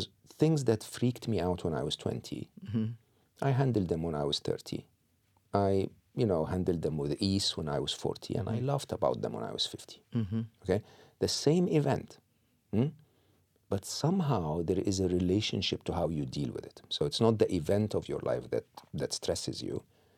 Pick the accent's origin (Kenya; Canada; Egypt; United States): Egypt; I'm born and raised in Egypt, public school, public university in Egypt.